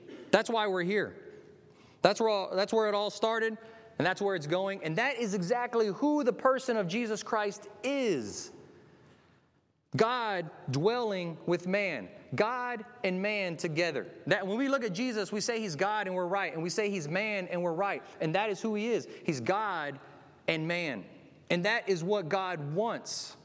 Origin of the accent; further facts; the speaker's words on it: Pasadena, Texas, United States; I'm from Pasadena, Texas, so I'm extremely limited in words, right?